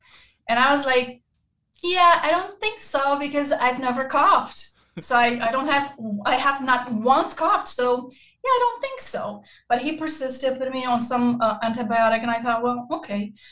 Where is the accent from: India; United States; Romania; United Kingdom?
Romania; I come from rough, tough kind of background. I grew up in Romania and I grew up more the oldest of 12.